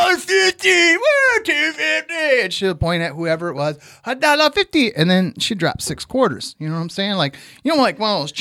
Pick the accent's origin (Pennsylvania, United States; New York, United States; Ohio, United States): Ohio, United States; And it was funny because we're both from Ohio